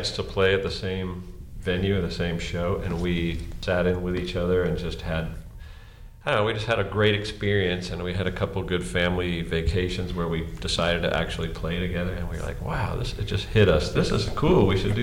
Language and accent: English; Boulder, Colorado, United States; also born or lived in Pasadena; We were born in Southern California. Whereabouts? Pasadena. While we were young, we moved to Colorado, into Boulder